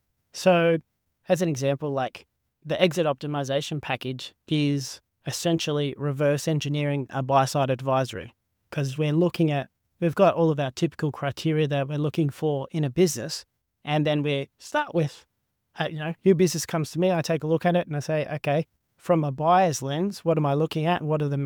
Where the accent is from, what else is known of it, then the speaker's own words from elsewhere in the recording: Sunshine Coast, Queensland, Australia; now in Brisbane, Australia; Also, this is growing up on the Sunshine Coast, so it's there really wasn't a lot of commercial accounting roles there. So I was moved to Brisbane 2014